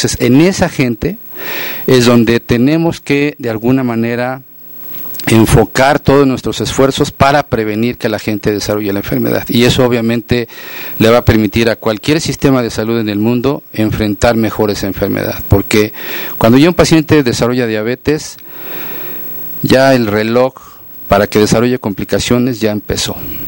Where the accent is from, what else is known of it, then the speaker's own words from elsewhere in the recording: Mexico; como somos los pacientes mexicanos